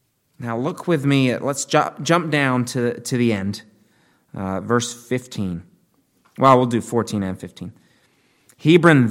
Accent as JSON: {"language": "English", "region": "England", "country": "United Kingdom", "said": "I'm English, and you can't, in England, you have to say please and thank you."}